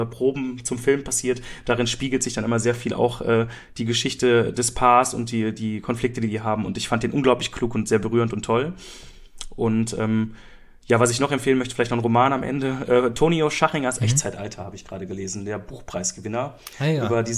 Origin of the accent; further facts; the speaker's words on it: Germany; ziemlich kluge Beobachtungen über Österreich und Wien, so wie ich das mir als Deutscher zumindest vorstelle